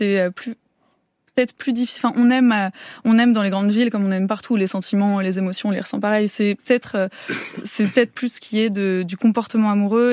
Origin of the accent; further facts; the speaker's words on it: Auvergne-Rhône-Alpes, France; Déjà moi j'ai grandi en Haute-Savoie, donc rien à voir avec Paris.